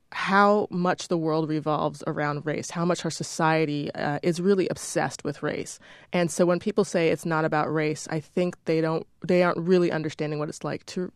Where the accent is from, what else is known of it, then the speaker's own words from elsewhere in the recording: Washington, District of Columbia, United States; I grew up in Washington, D.C., and my parents made decisions to put me into the private school system